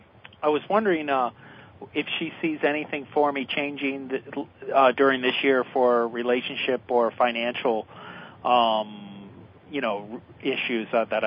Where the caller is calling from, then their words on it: Florida, United States; I'm calling from Florida.